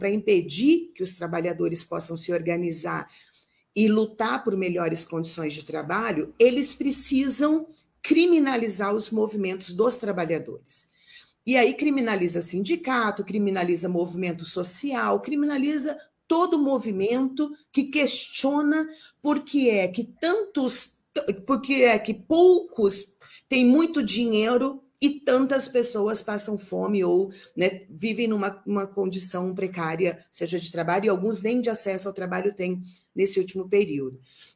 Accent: Engenheiro Beltrão, Paraná, Brazil; Eu venho do município de Engenheiro Beltrão, que é aqui entre, né, próximo ali a Campo Mourão, mas os meus pais moram num distrito chamado Ivailândia, bem pequenininho, tem menos de 5 mil habitantes.

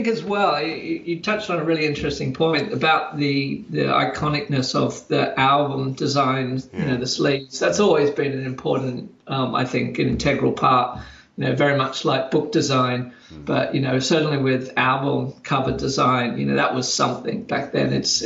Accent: Sydney, New South Wales, Australia; But growing up in Sydney and or Australia, I guess, for that matter, it, you know, just the world was so isolated back then.

